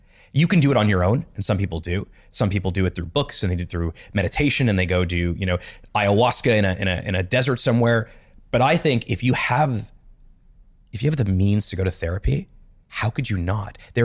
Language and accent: English; Montreal, Quebec, Canada; when I was 13 years old, I grew up in Montreal.